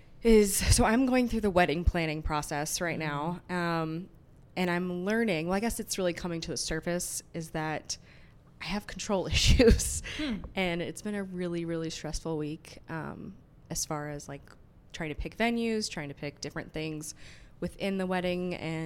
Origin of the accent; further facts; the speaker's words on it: Tampa, Florida, United States; now in Philadelphia, United States; I'm from Tampa, Florida originally.